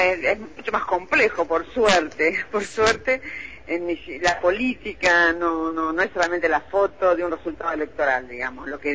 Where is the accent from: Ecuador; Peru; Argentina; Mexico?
Argentina; nosotros como sociedad argentina tenemos, digamos, algo que hemos ganado como sociedad argentina